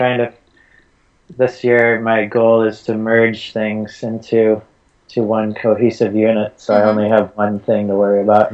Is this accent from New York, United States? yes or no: yes; Syracuse, New York, United States; just living in Syracuse, my hometown